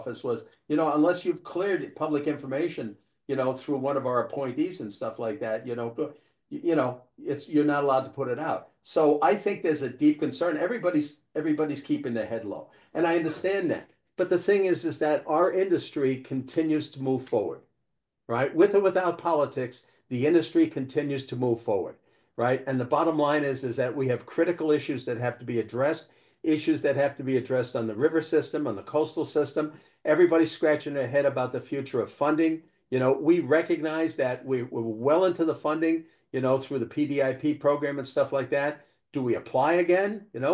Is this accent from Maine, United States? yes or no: yes; Maine, United States; Yeah, no, I agree, and I have to give credit to my home state, to Senator Collins and Senator King